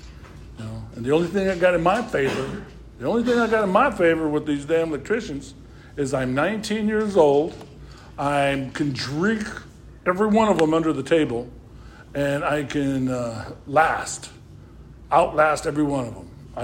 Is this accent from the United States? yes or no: yes; San Jose, California, United States; See, I was born and raised in San Jose. And San Jose was the problem.